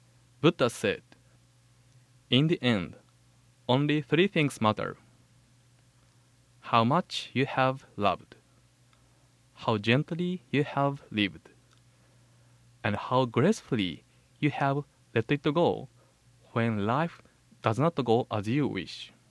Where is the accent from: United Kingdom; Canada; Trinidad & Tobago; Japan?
Japan; Shimane; now in Hawaii, United States; I came to Hawaii from Shimane in Japan. Do you know Shimane? It is near Hiroshima and Yamaguchi.